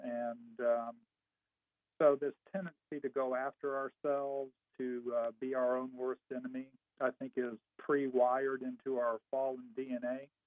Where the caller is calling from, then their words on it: Austin, Texas, United States; I am calling from Austin, Texas, and okay.